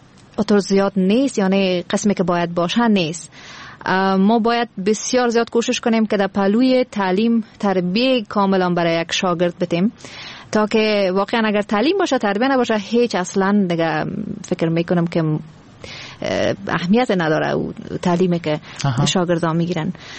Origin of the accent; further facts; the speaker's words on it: Afghanistan; من از افغانستان استم من افغانستانی استم